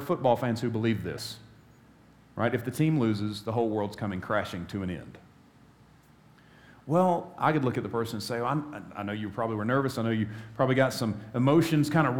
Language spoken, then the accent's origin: English; South Carolina, United States; I grew up in South Carolina. I'm a Clemson fan. I've been nervous for 39 years, right?